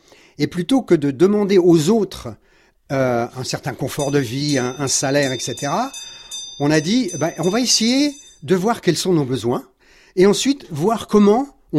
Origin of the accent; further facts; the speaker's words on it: Brittany, France; moi, j'ai demandé la Bretagne, parce qu'on est breton, et on a décidé avec Brigitte de vivre en pleine campagne.